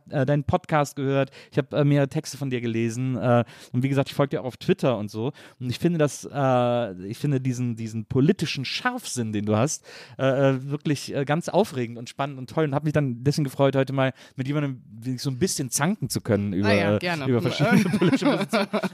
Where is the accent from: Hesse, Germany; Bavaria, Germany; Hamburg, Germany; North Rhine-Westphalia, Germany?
North Rhine-Westphalia, Germany; Wesseling; Ich bin ja in Wesseling aufgewachsen, muss ich ja dazu noch ehrlicherweise gestehen.